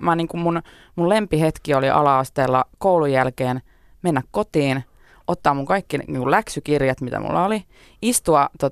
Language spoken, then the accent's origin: Finnish; Tampere, Pirkanmaa, Finland; Varmaan suurimman osan elämästäni viettänyt Tampereen itäpuolella, Leinola.